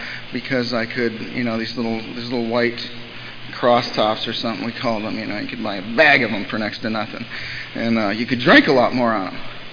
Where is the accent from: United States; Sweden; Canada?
United States; Los Angeles, California; And I grew up in Los Angeles, and it was I had fun. It was a good place to grow up.